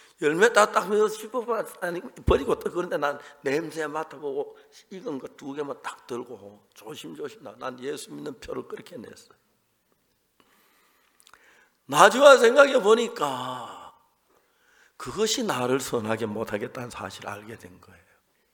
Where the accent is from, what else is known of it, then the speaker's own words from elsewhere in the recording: South Korea; 우리는 한국에서 왔는데 노래를 잘해요.